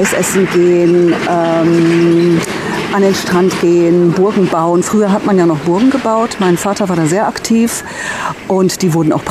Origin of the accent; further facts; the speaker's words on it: Haltern, North Rhine-Westphalia, Germany; Den Jugendschwimmer habe ich bei uns zu Hause in Haltern gemacht, das weiß ich noch.